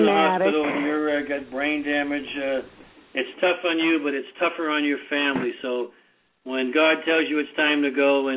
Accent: Oceanside, California, United States; He's from, of all places, my hometown here in Oceanside.

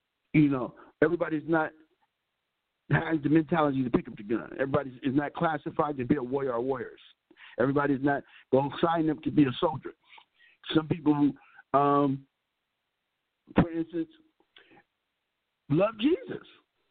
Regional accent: Vallejo, California, United States; hey, I'm from Country Club Crest, man, California, Vallejo, baby.

